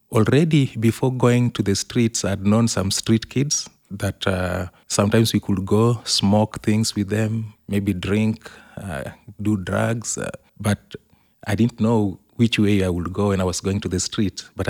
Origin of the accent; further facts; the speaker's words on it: Kisumu, Kisumu County, Kenya; I was born in Kisumu. That's a small town in Kenya, East Africa. My parents lived in the slum, and we were four siblings